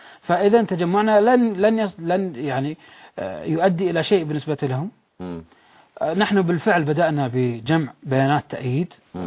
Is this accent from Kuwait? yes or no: yes; Kuwait; نحن 3 كويتيين